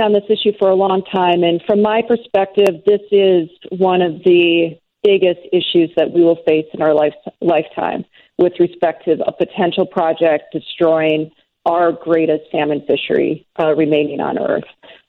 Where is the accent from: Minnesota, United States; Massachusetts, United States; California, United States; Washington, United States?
Minnesota, United States; moved away as an adult; now in Alaska, United States; Yeah, well, I grew up in Minnesota, and I've always enjoyed, you know, fishing with my dad